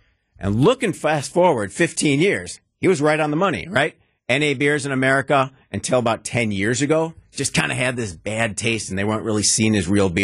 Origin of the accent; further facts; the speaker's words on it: Milwaukee, Wisconsin, United States; I like beer. I'm not going to lie. It's in my DNA. I'm from Milwaukee.